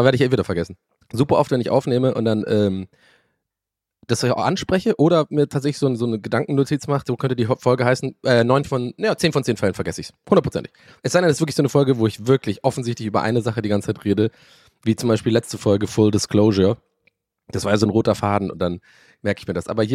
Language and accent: German; Dublin, Leinster, Ireland; German is a second language; now in Germany; ich bin Ire übrigens, ich komme aus Dublin. Bin 1,82 Blauaugen. Gerade ein bisschen, vielleicht 5 Kilo zu viel, aber das können wir ja noch wegkriegen. Werd 40